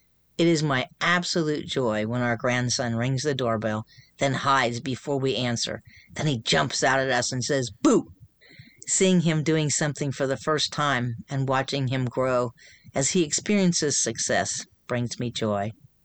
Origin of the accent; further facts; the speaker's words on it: Florida, United States; I grew up in Florida and had a small sailboat.